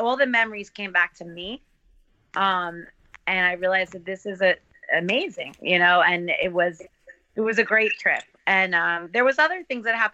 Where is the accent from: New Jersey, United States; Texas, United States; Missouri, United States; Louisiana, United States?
New Jersey, United States; We're from New Jersey. We have great beaches here.